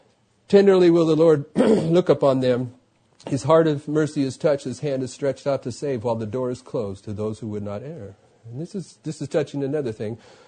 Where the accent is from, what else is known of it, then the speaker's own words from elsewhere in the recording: California, United States; And, you know, I'm from California.